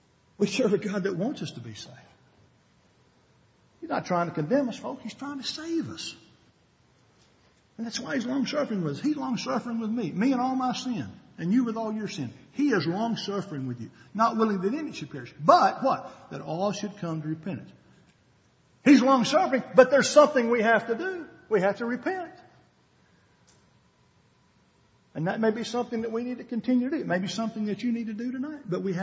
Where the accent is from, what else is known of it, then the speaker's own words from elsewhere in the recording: Ball Knob, Arkansas, United States; I can remember as a kid growing up in Ball Knob, Arkansas. That's a big place, folks.